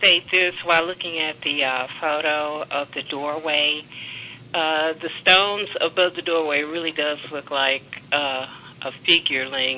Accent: Houston, Texas, United States; I'm from Houston, Texas.

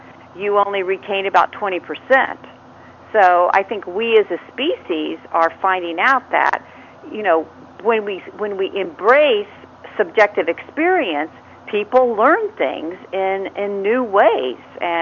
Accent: Ohio, United States; I'm from Ohio, so I know Kentucky well.

